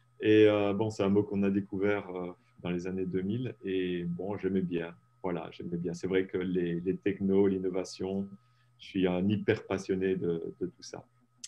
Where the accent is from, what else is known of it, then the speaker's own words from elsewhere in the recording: Belgium; je suis belge d'origine